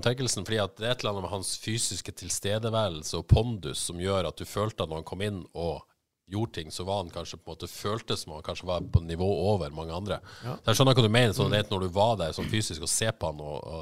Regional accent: Haugesund, Rogaland, Norway; men jeg har jo spilt jo litt med Dion I oppveksten på Etafjellbanen I Haugesund.

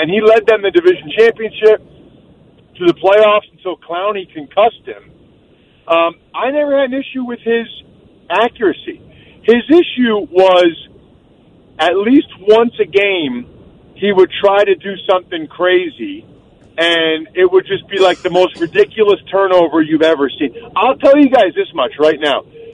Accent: Reading, Pennsylvania, United States; So, and it's really interesting because, yes, I'm the one from Reading.

